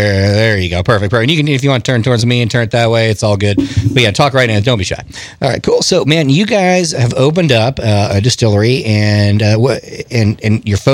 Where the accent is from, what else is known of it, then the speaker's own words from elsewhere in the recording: California, United States; you know, I grew up in California watching